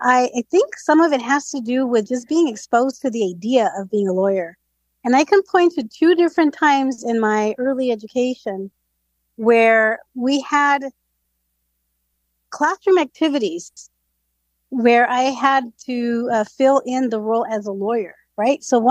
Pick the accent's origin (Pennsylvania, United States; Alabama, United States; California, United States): California, United States; Whittier; also born or lived in East Los Angeles / Montebello; My parents met in East Los Angeles, and my first, 4 or 5 years were spent there. Then we moved to Montebello and Whittier, and most of my upbringing was in Whittier.